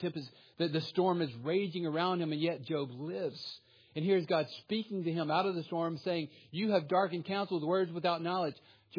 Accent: Texas, United States; also born or lived in Minot, North Dakota; I grew up in Central Texas. It is a land filled with tornadoes and hailstorms, which you probably cannot imagine from here.

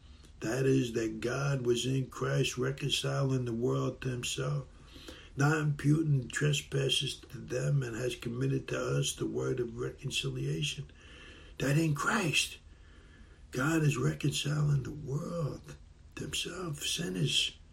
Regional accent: New York City, New York, United States; I was raised in the New York City area, in the streets of Manhattan.

